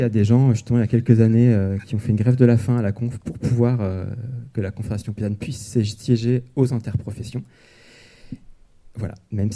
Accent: Auvergne-Rhône-Alpes, France; Et donc moi, j'ai grandi dans la Drôme.

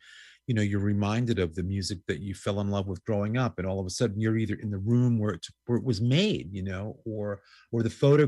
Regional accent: New York, United States; I grew up in New York going to CBGB's started going there in like 1977 while in high school.

